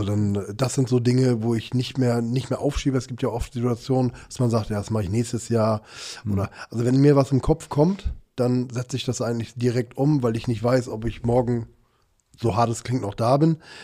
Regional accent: Trabzon Province, Turkey; Wir kommen ja auch aus der Region Trabzon.

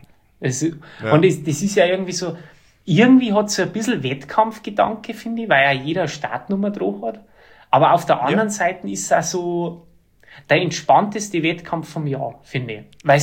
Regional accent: Berchtesgaden, Bavaria, Germany; wo ich her bin, ja, aus Berchtesgaden

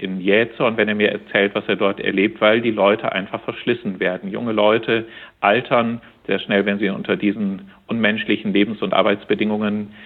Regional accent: Lower Saxony, Germany; born there; Ich komme gebürtig aus dem Oldenburger Münsterland

